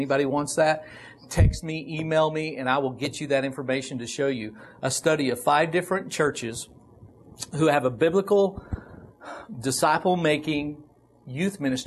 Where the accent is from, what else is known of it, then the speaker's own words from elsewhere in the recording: Oklahoma, United States; Yeah, I grew up in Oklahoma.